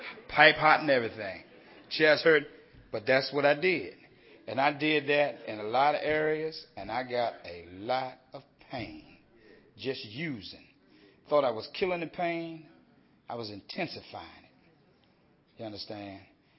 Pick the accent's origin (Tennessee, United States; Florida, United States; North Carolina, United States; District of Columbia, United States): District of Columbia, United States; Washington; But anyway, I'm a crackhead from Southeast Washington, D.C.